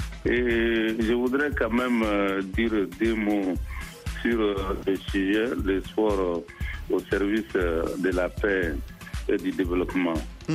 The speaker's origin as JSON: {"language": "French", "country": "Mali", "said": "le sport est en train de jouer un grand rôle chez nous au Mali aujourd'hui"}